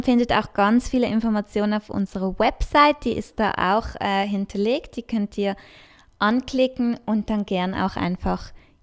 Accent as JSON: {"language": "German", "country": "Switzerland", "said": "das ist ja auch noch etwas Kulturelles bei uns in der Schweiz"}